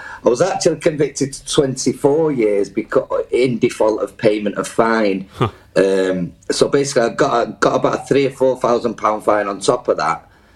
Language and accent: English; United Kingdom; But me, in my naivety for, you know, we're British, we're powerful, they'll get me out, you know.